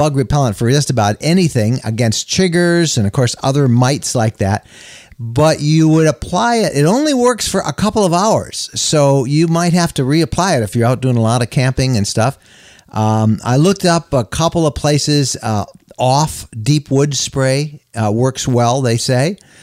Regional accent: Wisconsin, United States; We come from Wisconsin. So we do have them somewhat in the summer in sandy areas, but we seldom encounter them.

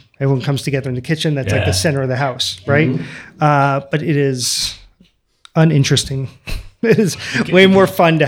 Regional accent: Philadelphia, Pennsylvania, United States; I don't know if it's growing up in Philadelphia, in downtown Philadelphia.

